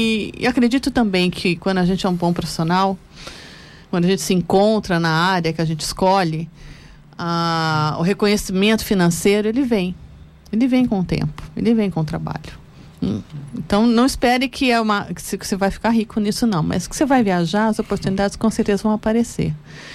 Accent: Campinas, São Paulo, Brazil; Eu sou do interior, eu sou de Campinas. E vir para São Paulo foi uma mudança de vida total, né?

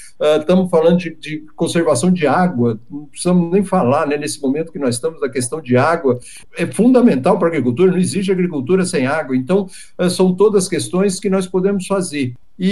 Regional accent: Brazil; uma demanda nossa como brasileiros, como cidadãos brasileiros

